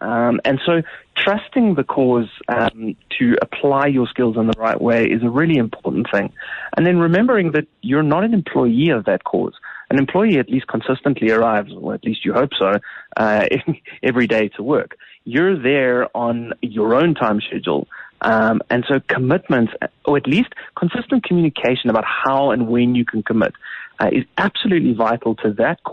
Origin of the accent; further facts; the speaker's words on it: South Africa; as a South African